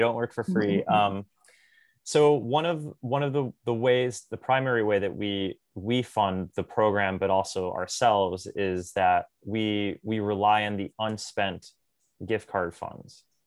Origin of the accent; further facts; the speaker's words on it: Bristol, Connecticut, United States; in our pilot community in Bristol, Connecticut, where I'm located, it's also my hometown.